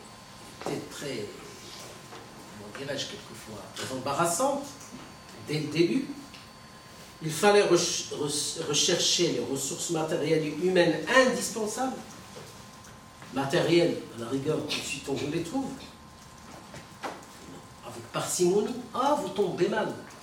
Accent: Morocco; chez nous au Maroc

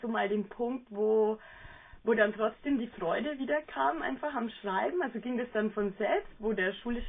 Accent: Regensburg, Bavaria, Germany; weil Sie auch aus meinem Heimatort Regensburg kommen

